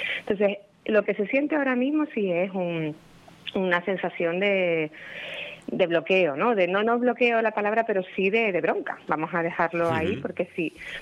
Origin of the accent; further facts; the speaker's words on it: Canary Islands, Spain; preguntando ya por todos los temas que afectan a Canarias. Por supuesto, estoy aquí para defender mi tierra